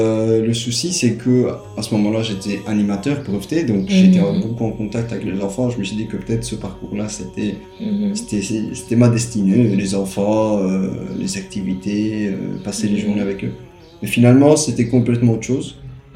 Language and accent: French; Belgium; also born or lived in Italy; vu que je suis venu ici quand même assez jeune, je suis venu ici en Belgique quand j'avais l'âge de 9-10 ans. Donc mes études secondaires, je les ai passées ici, j'ai fait mes études ici, mes diplômes, je les ai eus ici, justement en Belgique.